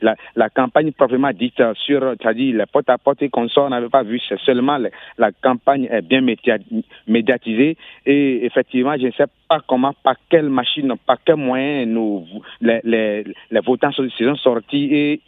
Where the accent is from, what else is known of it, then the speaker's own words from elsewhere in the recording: Benin; je suis toujours un citoyen du Bénin, même si les choses ne vont pas normalement. Bon, en tout cas, je suis vraiment un citoyen du Bénin.